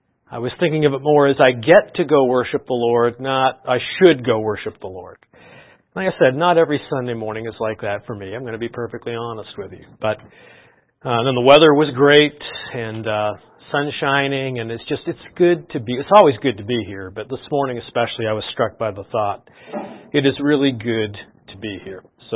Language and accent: English; Canada; now in St. Louis, United States; As a Canadian, even though I've lived in St. Louis for 25 years, I still find it weird to call it Veterans Day.